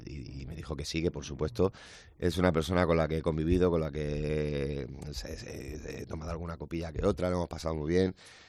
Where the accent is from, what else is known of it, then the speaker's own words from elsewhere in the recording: Cartagena, Region of Murcia, Spain; also born or lived in Melilla; así que soy murciano, cartagenero, melillense